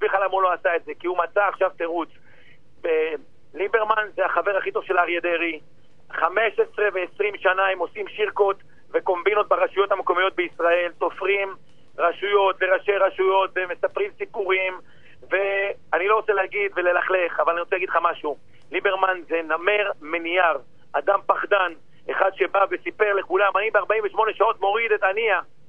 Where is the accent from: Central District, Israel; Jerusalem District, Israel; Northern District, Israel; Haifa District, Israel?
Northern District, Israel; Tiberias; born there; נולדתי בטבריה, אני לוחם